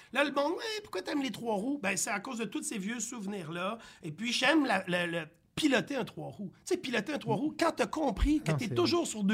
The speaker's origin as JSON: {"language": "French", "town": "Saint-Basile-le-Grand", "region": "Quebec", "country": "Canada", "tie": "born or raised there", "said": "Je viens de Saint-Basile-le-Grand, à côté de Carignan. Je restais sur une fermette."}